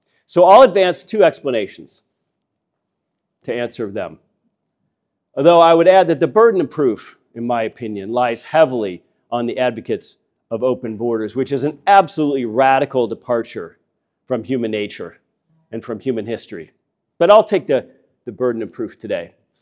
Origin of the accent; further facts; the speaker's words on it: United States; I'm American, that's my frame of reference